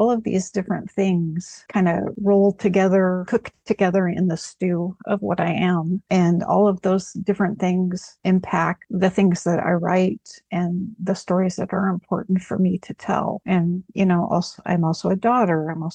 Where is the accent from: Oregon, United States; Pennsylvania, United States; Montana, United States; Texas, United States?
Montana, United States; I grew up in Montana, and I was born in 1970 something. At that time, and still, you know, even kind of to this day, being Native American in Montana wasn't necessarily a safe thing. So I was pretty much raised white.